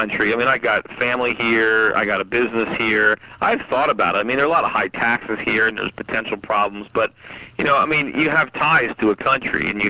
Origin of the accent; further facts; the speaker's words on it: United States; I mean, my kid's American. I am an American.